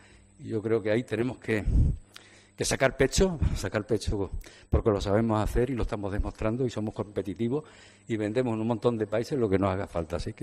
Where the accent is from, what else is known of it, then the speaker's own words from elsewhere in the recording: Almendralejo, Extremadura, Spain; yo no soy de Almendralejo, pero llevo aquí toda mi vida, o sea que soy, me siento un almendralejense más